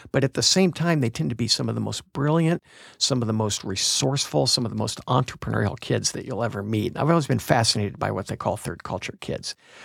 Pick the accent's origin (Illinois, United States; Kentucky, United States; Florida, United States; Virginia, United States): Illinois, United States; Springfield; once we moved back to the States, I grew up in Springfield, Illinois, and that is Mr. Lincoln's hometown.